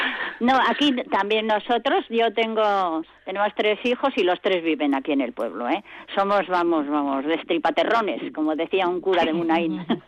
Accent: Catadiano, Basque Country, Spain; que yo soy de Catadiano y hay menos habitantes que allí, ¿eh?

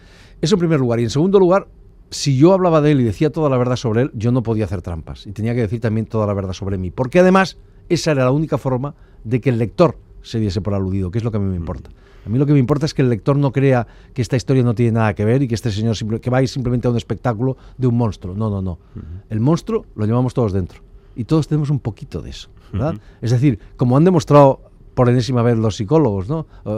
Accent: Spain; sobre lo que somos los españoles en particular también.

